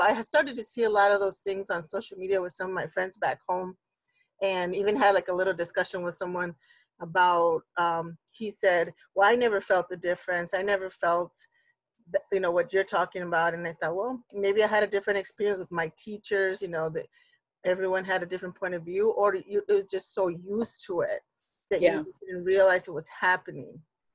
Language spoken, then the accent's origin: English; Texas, United States; I'm from South Texas. I grew up right on the border. Like I like to say, with one chancla on this side and the other chancla on the other side.